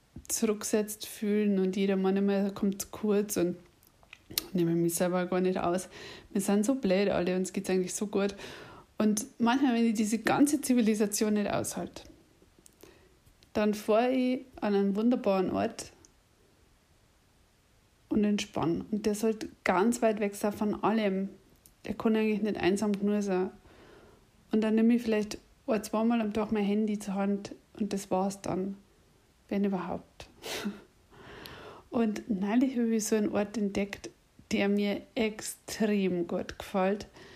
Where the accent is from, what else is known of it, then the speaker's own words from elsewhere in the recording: Bavaria, Germany; accent: Lower Bavarian; ich bin übrigens kein Isarpreis, ich bin übrigens nicht aus München und ich rede tatsächlich Dialekt.